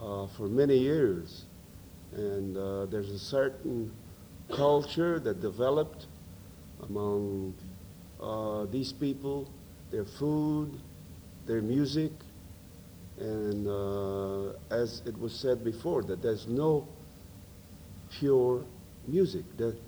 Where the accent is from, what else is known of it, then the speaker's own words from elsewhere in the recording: Louisiana, United States; I'm a Cajun and I play this music. But then I think back and I think of the people that settled in my area in the southwestern part of Louisiana.